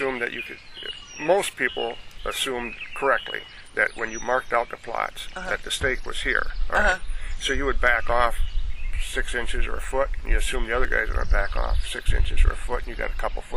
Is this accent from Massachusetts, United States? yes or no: no; Loganville, Wisconsin, United States; I mean, I'm almost native from Wisconsin.